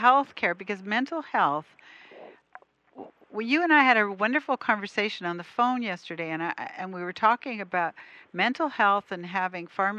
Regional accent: Canada; But, you know, I'm Canadian

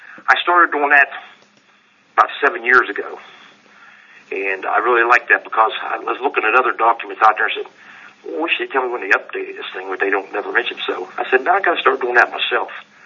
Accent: West Virginia, United States; I'm from West Virginia.

